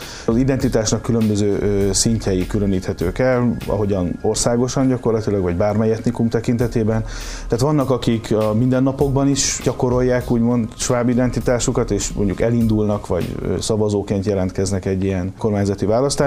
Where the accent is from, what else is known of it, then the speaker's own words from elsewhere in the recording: Kompolt, Heves, Hungary; Én egy heves-megyei településen, Kompolton nőttem föl, és a mindennapok része volt az, hogy a faluban van egy sváb-magyar együttélés.